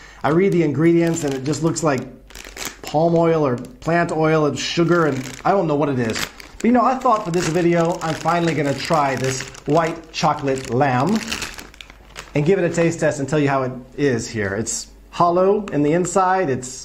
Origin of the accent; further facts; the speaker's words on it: United States; now in Poland; You know, growing up in America, I was so proud of myself as a kid for dyeing eggs in this cheap store-bought dye